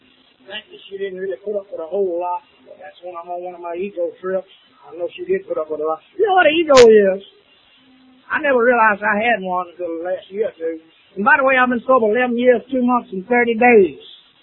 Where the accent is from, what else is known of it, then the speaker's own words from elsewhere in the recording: Lincolnton, Georgia, United States; I'm from Lincolnton, Georgia. Little town, 1,406 people.